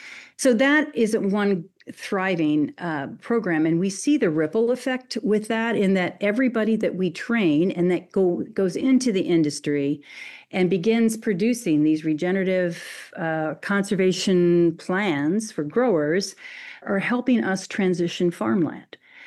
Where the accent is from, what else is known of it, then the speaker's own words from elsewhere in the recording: Illinois, United States; I was born into agriculture in the breadbasket of the country. I grew up in Illinois. My family farms